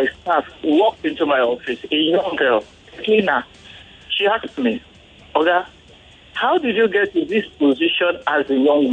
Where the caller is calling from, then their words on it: Ghana; I'm calling from Ghana.